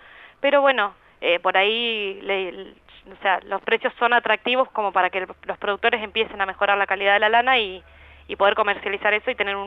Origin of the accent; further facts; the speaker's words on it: Rio Colorado, Río Negro, Argentina; born there; also born or lived in Bahia Blanca; yo soy nacida acá en Río Colorado, me fui a estudiar a la Universidad del Sur en Bahía Blanca